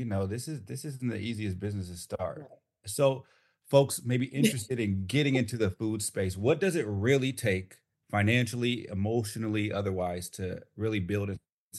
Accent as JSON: {"language": "English", "town": "San Diego", "region": "California", "country": "United States", "said": "I'm from San Diego, but I live in Lemur Park."}